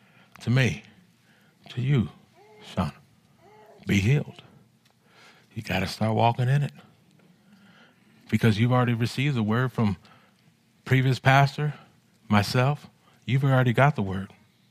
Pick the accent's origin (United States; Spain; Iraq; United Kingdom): United States; California; I'm from Cali, so I got to go with the 49ers.